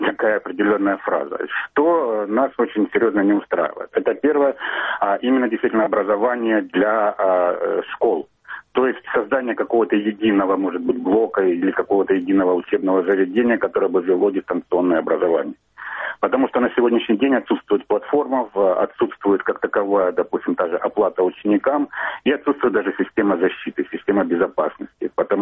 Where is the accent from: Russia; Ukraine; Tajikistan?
Ukraine; я украинец, я украинский гражданин.